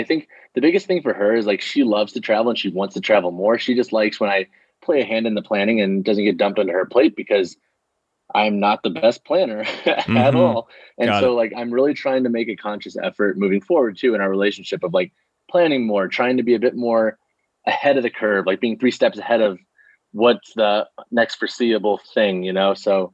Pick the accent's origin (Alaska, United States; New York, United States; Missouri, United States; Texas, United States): Missouri, United States; I grew up in Missouri.